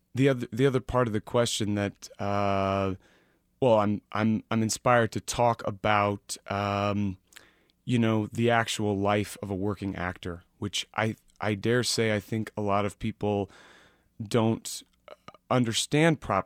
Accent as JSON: {"language": "English", "town": "Kansas City", "country": "United States", "tie": "born or raised there", "said": "I can't help but hear a little like a little bust on my hometown in it, you know, because I figure why not Kansas City?"}